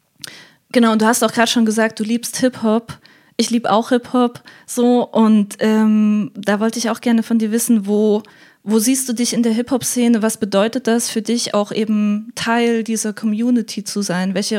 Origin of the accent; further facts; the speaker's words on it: Weimar, Thuringia, Germany; Ich komme aus Weimar, das ist so eine kleine Stadt in Thüringen.